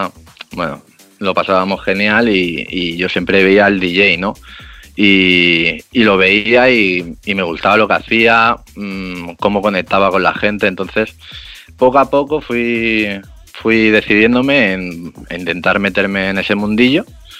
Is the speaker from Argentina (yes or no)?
no; Ibiza, Balearic Islands, Spain; Sí, yo soy de Eivissa, he nacido aquí y me he criado aquí.